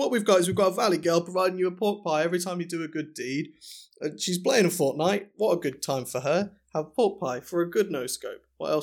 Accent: Wales, United Kingdom; accent: Welsh; It's gonna be racism straight away as I lose my Welsh accent.

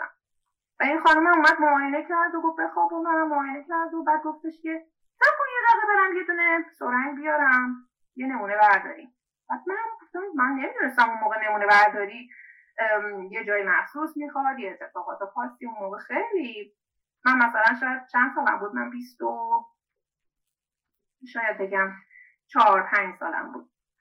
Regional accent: Tehran, Tehran Province, Iran; now in Calgary, Canada; الان در کانادا زندگی میکنم، شهر کلگری، ولی متولد تهران و بزرگ شده تهران هستم.

